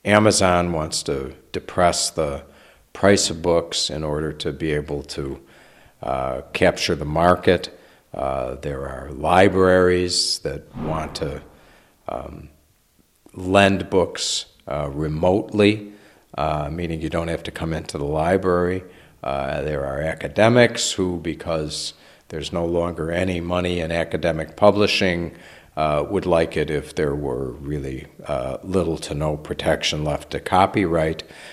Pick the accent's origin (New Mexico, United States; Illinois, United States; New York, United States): Illinois, United States; Chicago; Well, being a Chicagoan, I'd love to pretend that this is anything different than what I'm accustomed to, but it isn't.